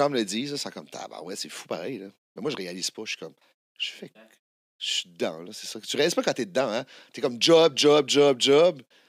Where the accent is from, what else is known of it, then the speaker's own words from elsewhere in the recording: Le Goulet, New Brunswick, Canada; Hey, moi, là, je viens de Le Goulet, Nouveau-Brunswick. Je sais pas si tu sais, là, il y a zéro contact, là.